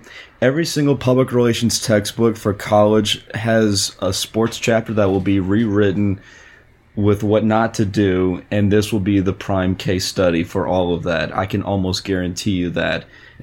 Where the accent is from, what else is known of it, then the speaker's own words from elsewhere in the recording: Louisiana, United States; y'all are like right next to us in education, and by us I mean my home state of Louisiana.